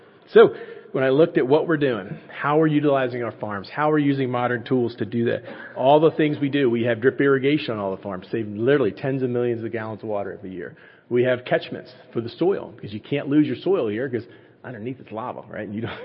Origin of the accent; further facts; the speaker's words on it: United States; I grew up on the Chesapeake Bay, right? We had everybody at bumper stickers.